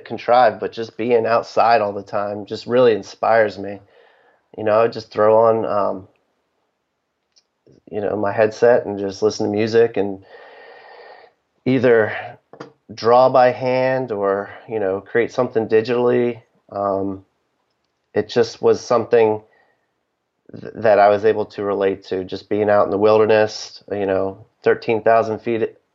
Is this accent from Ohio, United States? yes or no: yes; Ohio, United States; born there; also born or lived in Maine / Maryland / West Virginia / Colorado; I was born in Ohio, lived in Maine, lived in Maryland. Just recently we lived in West Virginia. Like I said, I lived in Colorado. So I've never really had a home per se, a place that I can call home